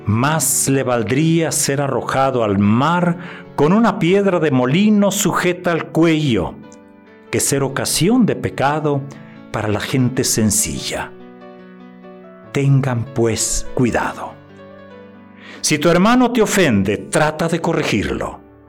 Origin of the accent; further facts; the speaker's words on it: Granados, Sonora, Mexico; ¿Será que mi pueblo Granados está muy cerca de Nacozari?